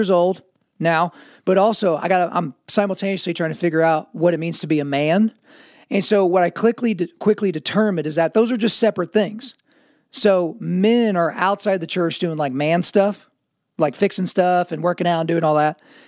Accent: Oklahoma, United States; born there; But since I was born in Oklahoma, I feel like I fall into the country music theology mindset.

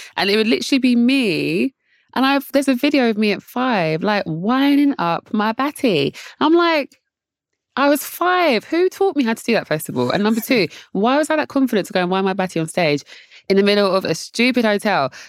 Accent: Jamaica; as a Jamaican child growing up, I would always see this, and it is curry goat with white rice

